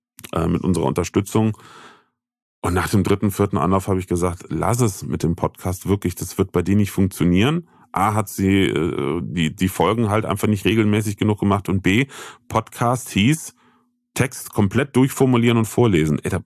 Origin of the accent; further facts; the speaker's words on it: Bitburg, Rhineland-Palatinate, Germany; Nein, ich bin ja kein Kölscher, ich bin ja naiv. Ich komme ja aus Bitburg, gebürtig. Das weiß auch keiner.